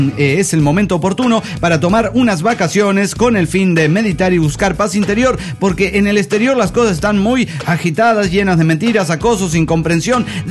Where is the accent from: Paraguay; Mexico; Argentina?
Mexico; Tultitlán, State of Mexico; monitorista de Tutitlán, México.